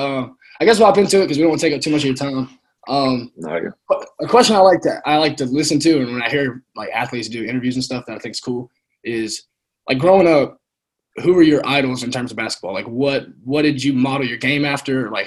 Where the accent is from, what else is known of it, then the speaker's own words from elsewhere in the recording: South Carolina, United States; But yeah, so we're all from South Carolina.